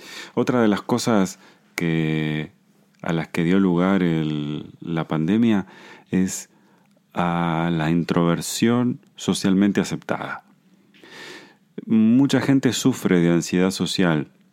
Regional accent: Argentina; born there; los que nacimos en Argentina

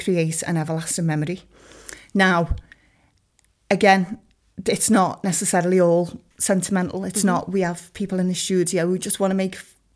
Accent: Liverpool, North West England, United Kingdom; So, I am from Liverpool, Walton, been brought up there all my life.

